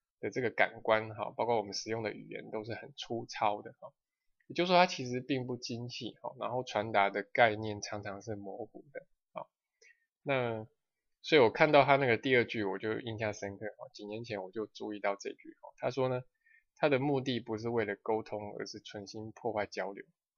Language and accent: Chinese; China; 就像我们中国人讲的，一言不合就吵了起来